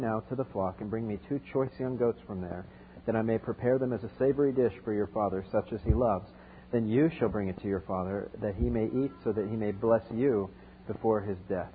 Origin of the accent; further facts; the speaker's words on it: Florida, United States; I'm from South Florida. I used to surf growing up, believe it or not.